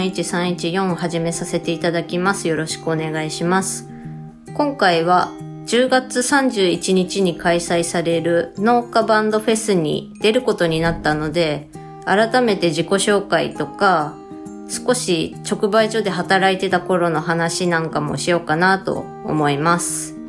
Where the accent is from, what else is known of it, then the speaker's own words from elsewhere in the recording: Tsukuba, Ibaraki, Japan; 私が生まれ育った茨城県つくば市、もっと言うとつくば市の最南端と言ってもいいでしょうね。そこは田んぼとか畑が続くような場所っていうか、それしかないような場所だったんですよね。